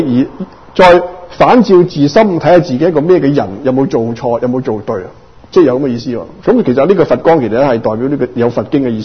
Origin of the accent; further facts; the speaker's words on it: Hong Kong; 我香港人咁当年居士嚟过香港好开心。香港我住喺沙田排头村，